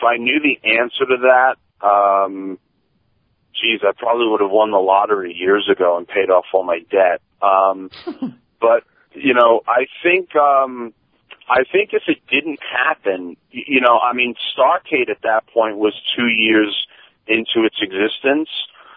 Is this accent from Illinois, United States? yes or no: no; New York, United States; growing up in New York in the 80s with ESPN and cable TV